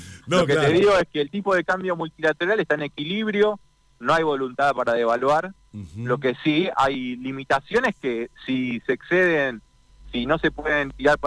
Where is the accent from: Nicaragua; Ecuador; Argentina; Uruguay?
Argentina; Buenos Aires